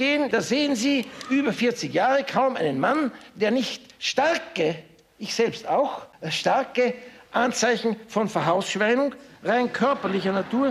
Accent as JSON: {"language": "German", "region": "Vienna", "country": "Austria", "tie": "born there", "said": "Ich bin in Wien geboren, und zwar aus Überzeugung, erinnere mich aber nicht daran."}